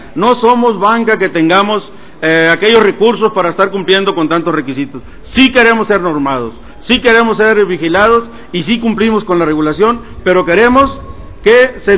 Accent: Sinaloa, Mexico; yo vengo del estado de Sinaloa.

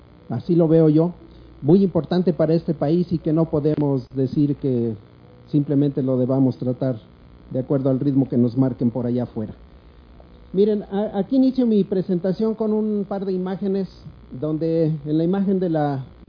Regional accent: Mexico; todos nosotros como mexicanos tenemos una gran responsabilidad en el destino de este país

